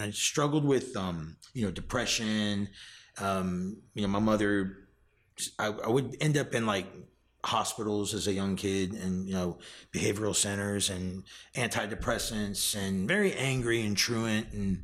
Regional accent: Hungary; now in United States; You know, we had our family traditions as Roma gypsies. We're gypsies from Hungary. So I am Hungarian. My mom is Italian as well.

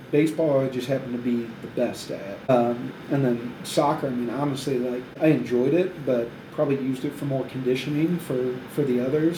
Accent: St. Louis, Missouri, United States; Yeah, so I grew up in St. Louis, went to high school at DeSmet.

